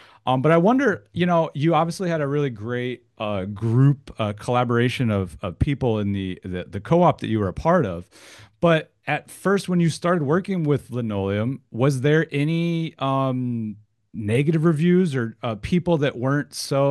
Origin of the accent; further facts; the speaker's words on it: Iowa, United States; I feel like, especially growing up in Iowa, you know, it's just like, it needs to look like this or it has to go like that.